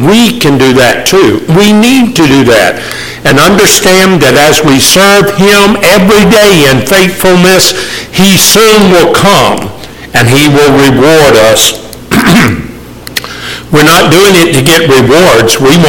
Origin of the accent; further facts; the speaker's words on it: Charleston, South Carolina, United States; I grew up in Charleston, outside of Charleston.